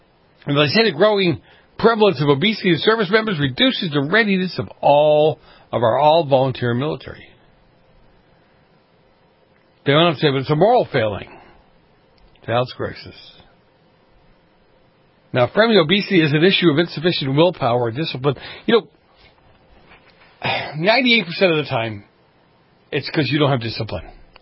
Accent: Boston, Massachusetts, United States; I grew up in Boston. I grew up in the city.

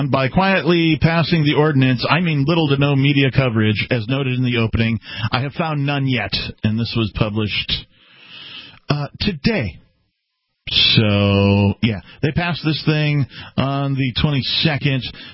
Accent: Milwaukee, Wisconsin, United States; I think I told you that I was originally a Wisconsin kid. I was born in Milwaukee, Wisconsin.

